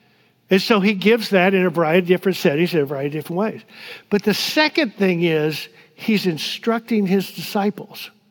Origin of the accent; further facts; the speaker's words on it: Texas, United States; It's not unlike growing up in East Texas, for those of you who grew up in East Texas. I remember as a kid, I'd go into people's house and they'd say, "Who are you?"